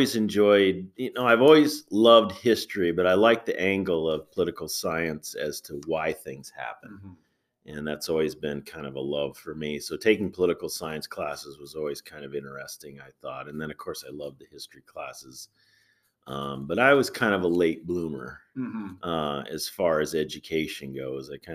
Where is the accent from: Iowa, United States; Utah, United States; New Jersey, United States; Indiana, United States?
Iowa, United States; Alden; also born or lived in Cedar Rapids; Well, my story kind of starts in Cedar Rapids, Iowa. I was born in Cedar Rapids, and at 2 weeks old, I was adopted. And … I came to Alden, like I said, at about 2 weeks old.